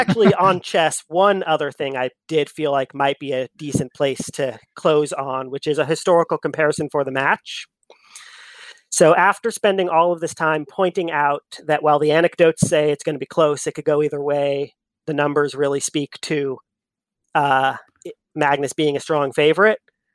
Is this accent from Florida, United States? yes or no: no; Eugene, Oregon, United States; Born and raised in Eugene, Oregon. So huge Duck fan.